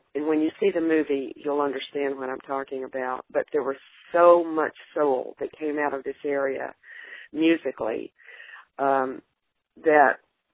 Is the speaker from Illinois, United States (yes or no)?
no; Muscle Shoals, Alabama, United States; I grew up in Muscle Shoals, Alabama, which, you know, has put forth so much soul in music.